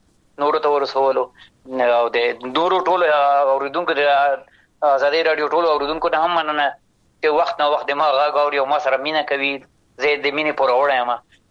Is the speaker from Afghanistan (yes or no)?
yes; Afghanistan; چې زه افغان یم د افغانستان یم